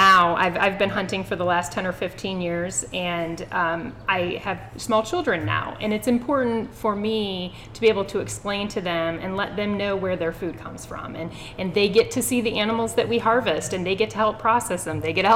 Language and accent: English; St. Louis, Missouri, United States; I grew up in St. Louis, Missouri, and I did not grow up hunting and fishing.